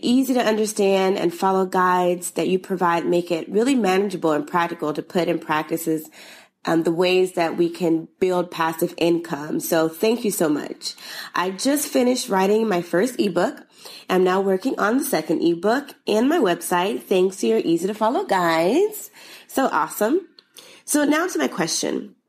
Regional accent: Atlanta, Georgia, United States; from Atlanta.

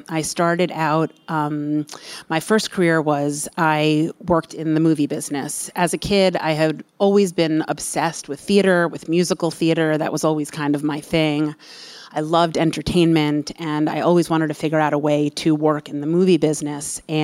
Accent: New York, United States; I grew up in Westchester, New York.

